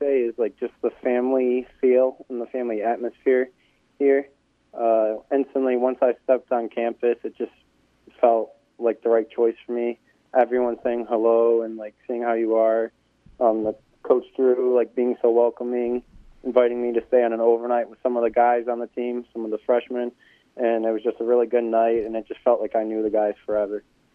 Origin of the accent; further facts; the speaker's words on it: Woodhaven, Michigan, United States; I'm from Woodhaven, Michigan. It's about 25 or 30 minutes south of Detroit. It's also known as like the Downriver area.